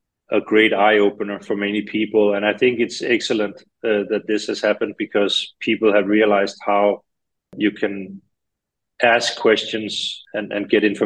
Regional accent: Denmark; I'm from Denmark, a small country where sustainability is in the DNA.

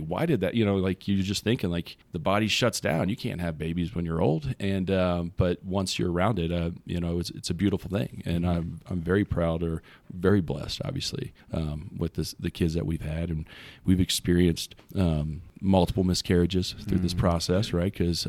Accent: Texas, United States; because I was raised in Texas. I mean, there was a small Catholic church

